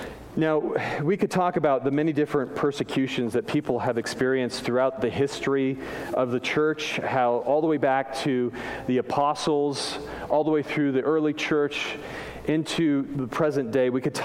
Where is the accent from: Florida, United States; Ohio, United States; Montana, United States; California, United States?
California, United States; My home state, where I grew up, I lived for how long? 34 years? My home state of California is one of the perpetrators of persecuting Christians.